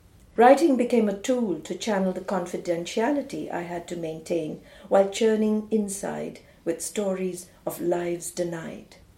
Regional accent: India; also born or lived in Delhi / Chennai; Growing up in India between the dusty northern plains of Delhi and the southern sultry port of Madras, now Chennai, in the 1960s was a sound sensation.

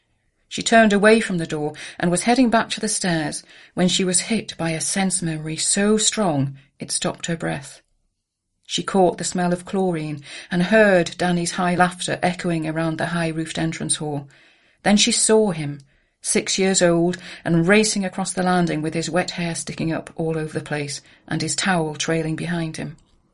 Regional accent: Berwick-upon-Tweed, North East England, United Kingdom; the Earthside town where they go to learn how to deliver dreams is my hometown of Berwick-upon-Tweed.

